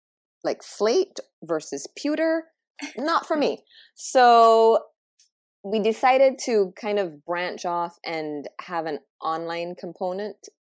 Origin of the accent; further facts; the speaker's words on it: Barbados; I'm from Barbados.